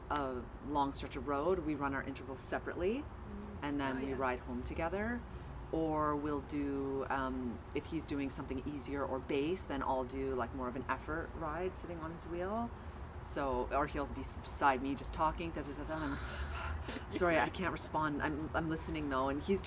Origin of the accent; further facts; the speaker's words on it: Woodbridge, Ontario, Canada; now in Oro-Medonte, Canada; I came from Woodbridge, and now I'm up in Oro Medonte, so this is all new cycling ground for me.